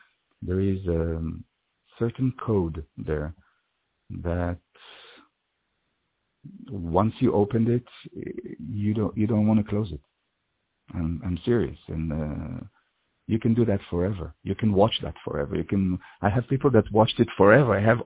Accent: Israel; Yeah, I'm from Israel. I'm an actor and a theater director in Israel.

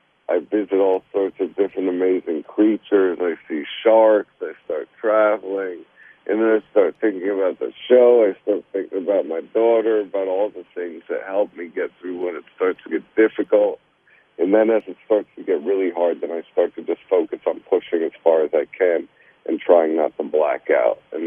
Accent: Brooklyn, New York, United States; Like, I grew up in Brooklyn, New York, and had a single mother, and we didn't have many things

